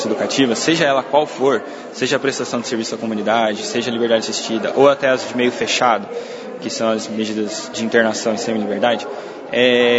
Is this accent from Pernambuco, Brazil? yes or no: no; São Paulo, Brazil; O meu parâmetro é o da minha cidade, né? Que eu sou de São Paulo, capital.